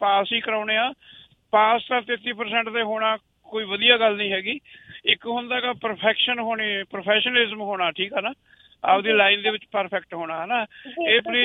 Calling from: Texas, United States; ਮੈਂ ਅਮਰੀਕਾ ਦੇ ਵਿੱਚ ਟੈਕਸਸ ਦੇ ਵਿੱਚ ਤੁਹਾਡਾ ਪ੍ਰੋਗਰਾਮ ਸੁਣ ਰਿਹਾ ਸੀਗਾ

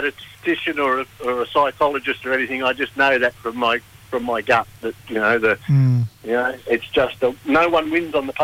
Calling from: Manunda, Queensland, Australia

